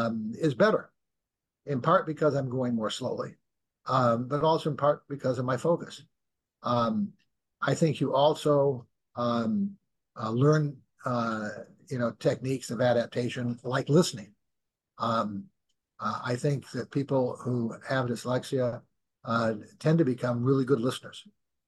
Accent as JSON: {"language": "English", "town": "Marengo", "region": "Illinois", "country": "United States", "tie": "born or raised there", "said": "The reading was not a highly prized skill of young boys growing up in Marengo, Illinois at the time."}